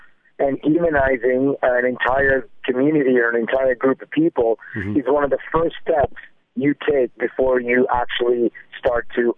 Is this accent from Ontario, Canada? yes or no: yes; Toronto, Ontario, Canada; I mean, I'm born and raised in Toronto, Canada, went through an identity crisis